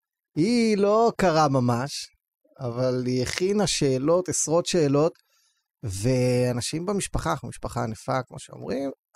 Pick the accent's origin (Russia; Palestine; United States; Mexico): Palestine; West Bank; אני הייתי ילד באופרה, ציונות דתית, יהודה ושומרון